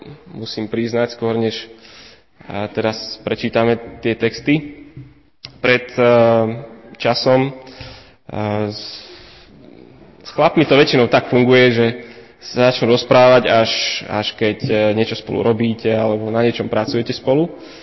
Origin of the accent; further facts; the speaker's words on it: Levice, Nitra Region, Slovakia; now in Nitra, Slovakia; ja som z Levíc